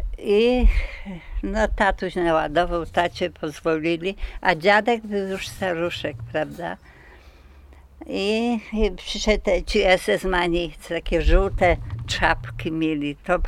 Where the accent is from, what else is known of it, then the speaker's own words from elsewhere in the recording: Targanice, Lesser Poland, Poland; w Targanicach pod numerem Dobra 15. Tutaj się urodziłam. Tutaj mieszkam od urodzenia i do 6 roku życia, do 42 roku życia tutaj mieszkaliśmy. Potem w 42 roku, kiedy zostaliśmy wysiedleni, mieszkaliśmy w Sułkowicach.